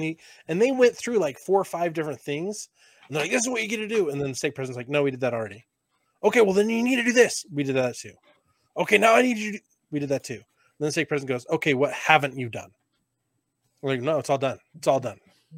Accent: Colorado, United States; also born or lived in Idaho; I'm originally from Idaho, grew up in Colorado, but is in Idaho.

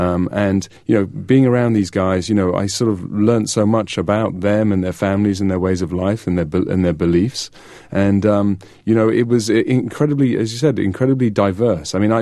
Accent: United Kingdom; as somebody from the U.K. coming to the States

